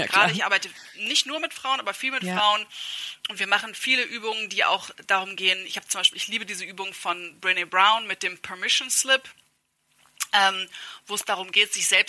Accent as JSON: {"language": "German", "country": "Germany", "accent": "German", "said": "ich erlaube mir mit meinem deutschen Akzent im Englischen auf die Bühne zu gehen"}